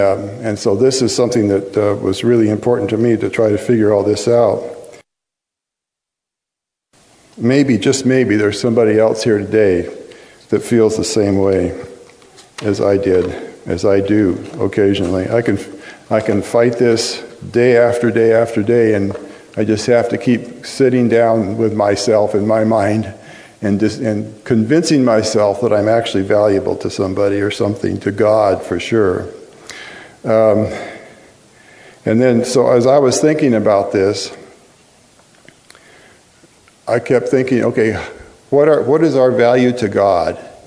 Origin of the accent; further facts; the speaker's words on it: California, United States; growing up in California. We lived in the Napa Valley, right below the St. Helena Sanitarium and Hospital, as it was called then.